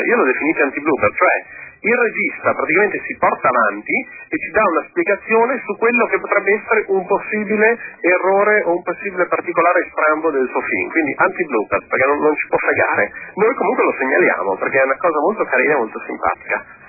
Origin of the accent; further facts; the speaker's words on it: Milan, Lombardy, Italy; ma si sente che sono di Milano?